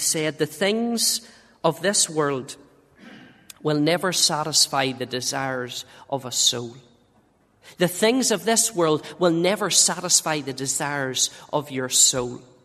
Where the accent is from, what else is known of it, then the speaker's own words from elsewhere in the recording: Dungannon, Northern Ireland, United Kingdom; And I grew up in the Presbyterian Church outside Dungannon.